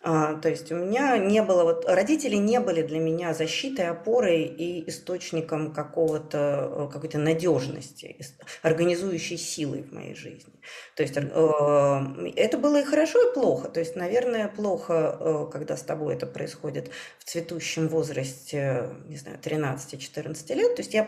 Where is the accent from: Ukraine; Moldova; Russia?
Russia; Perm Krai; accent: Perm; Я сначала говорила с выраженным пермским говором